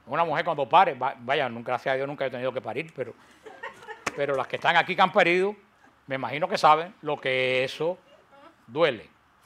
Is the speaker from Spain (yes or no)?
no; Pinar del Río, Cuba; de allá de mi tierra, de Pinal del Río